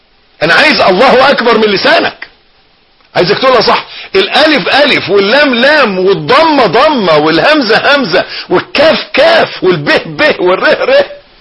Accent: Egypt; عيبنا احنا كمصريين ان احنا بنتكلم من مناخيرنا ما بنتكلمش من بقنا

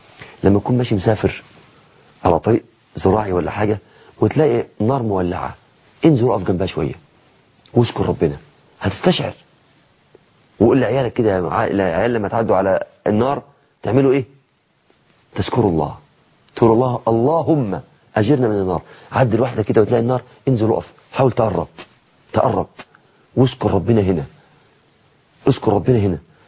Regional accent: Mansoura, Dakahlia, Egypt; في عندنا في المنصورة حديقة بسيطة قوي

